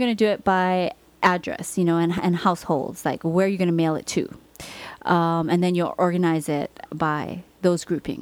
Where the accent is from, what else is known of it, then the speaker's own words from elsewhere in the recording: Hawaii, United States; because both of us are born and raised in Hawaii. All of our family is still in Hawaii.